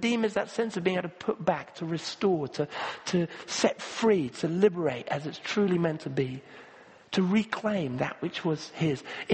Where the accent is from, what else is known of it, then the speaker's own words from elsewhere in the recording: Kenya; Or I grew up in Kenya, where there's a lot of sort of security crime issues. So actually, it's a very common thing to have watchmen. They call them askaris.